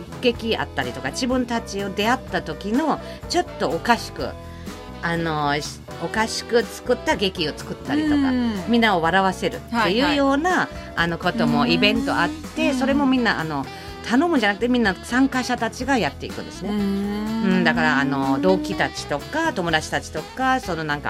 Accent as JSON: {"language": "Japanese", "town": "Karlsruhe", "region": "Baden-Württemberg", "country": "Germany", "said": "実は私の地元、はい、カルスルーエという市が、うん、今年300年ですって。"}